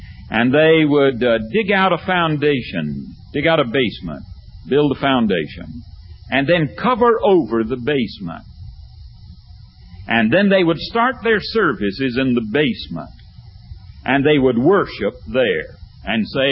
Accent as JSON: {"language": "English", "region": "the South", "country": "United States", "tie": "born or raised there", "said": "I grew up in the South, grew up in Depression days."}